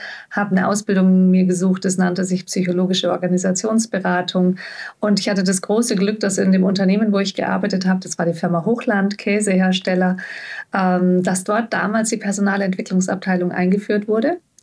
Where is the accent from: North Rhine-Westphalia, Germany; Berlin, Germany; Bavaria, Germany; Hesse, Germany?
Bavaria, Germany; Munich; Ich komme ursprünglich aus München, bin da geboren und aufgewachsen und dann bin ich durch erste Ehe im schönen Westallgäu gelandet